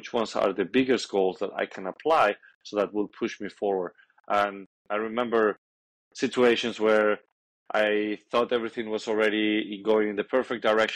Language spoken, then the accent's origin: English; Madrid, Community of Madrid, Spain; English is a second language; moved away as an adult; now in United States; because I'm from Madrid, Spain, and I came here to the States with a tennis scholarship